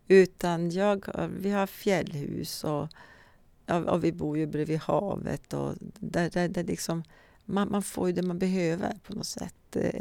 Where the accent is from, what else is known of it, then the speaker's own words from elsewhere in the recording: Överkalix, Norrbotten County, Sweden; Ja, jag kommer från en glesbygd. Jag kommer från Överkalix. Pappa och mamma jobbar på skogssidan.